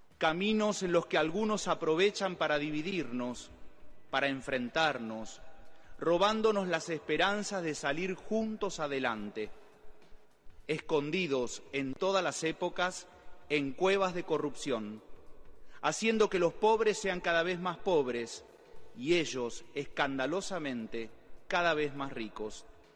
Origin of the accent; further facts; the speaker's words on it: Argentina; A veces, como sociedad argentina, también recorremos caminos peligrosos